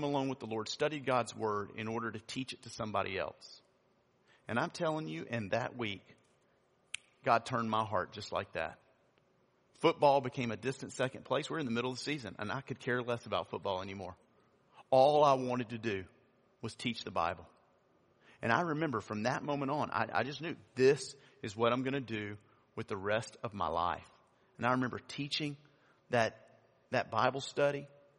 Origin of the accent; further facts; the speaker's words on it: Louisiana, United States; my family is from Mississippi. I grew up in Louisiana. I went to school in Arkansas.